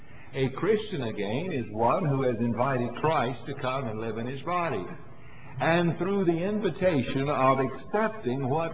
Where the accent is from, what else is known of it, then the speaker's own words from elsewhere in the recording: the South, United States; Now I grew up as a teenager having to face the consequences of slavery, because I grew up in the South, and I grew up having to face the reality of prejudice.